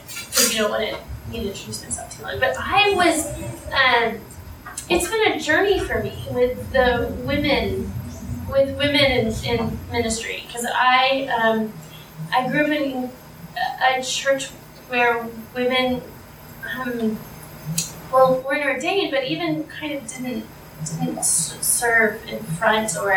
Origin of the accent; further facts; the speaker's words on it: Austin, Texas, United States; So I live in Austin. I'm from Austin. 7th generation Texan. So we've been here forever.